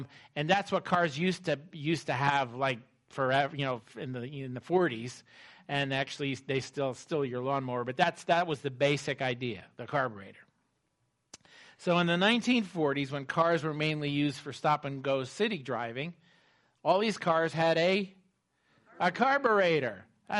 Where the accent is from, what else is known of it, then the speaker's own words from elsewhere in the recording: Indianapolis, Indiana, United States; we we came here from the Indianapolis area, so, you know, the whole Indy circuit, that sport is very, very popular there.